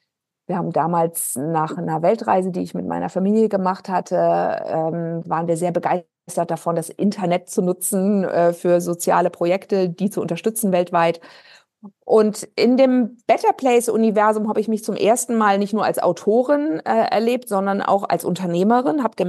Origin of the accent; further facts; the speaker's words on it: Hamburg, Germany; born there; Ja, also ich bin in Hamburg geboren.